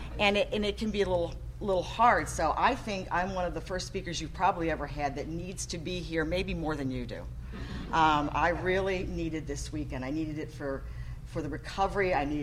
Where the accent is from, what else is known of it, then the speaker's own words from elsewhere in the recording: New Jersey, United States; born there; also born or lived in Southern US; now in Virginia, United States; I was born in New Jersey, and my dad was in the Army, so we lived all over, but mostly it was in the South. And then 25 years ago, I moved to Virginia.